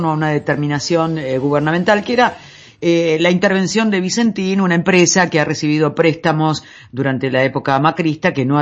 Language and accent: Spanish; Argentina; cómo somos los argentinos